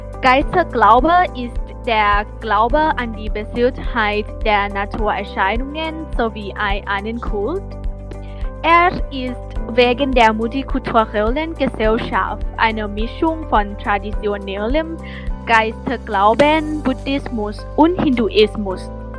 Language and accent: German; Thailand; Wir sind Thailänder.